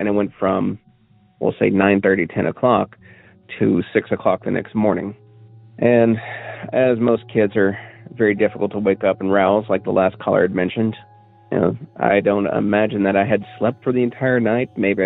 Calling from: Cookeville, Tennessee, United States; I'm calling from Cookeville, Tennessee, which sits squarely between Nashville and Knoxville, for those not familiar.

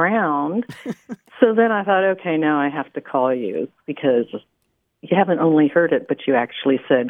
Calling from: Wimberley, Texas, United States; I'm calling you from Little Piece of Heaven, Wimberley, Texas.

